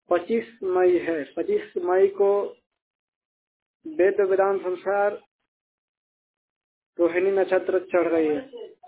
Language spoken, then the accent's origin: Hindi; Babangawa, Bihar, India; जो कि मैं कैमूर बिहार से हूँ। मेरा घर पड़ता है कुदरा प्रखंड सतना पंचायत में पड़ता है ग्राम बबनगावा से।